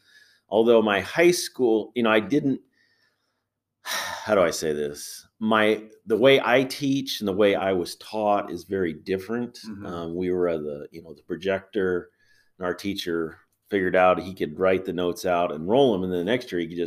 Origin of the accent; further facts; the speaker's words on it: Alden, Iowa, United States; also born or lived in Cedar Rapids; Well, my story kind of starts in Cedar Rapids, Iowa. I was born in Cedar Rapids, and at 2 weeks old, I was adopted. And … I came to Alden, like I said, at about 2 weeks old.